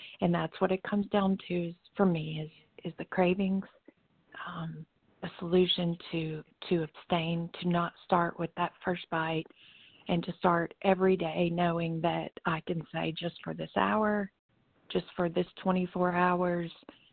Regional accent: Alabama, United States; from Alabama. … from Alabama.

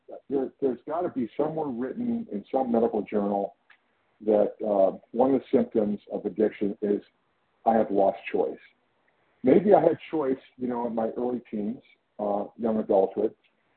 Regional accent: California, United States; I'm from California.

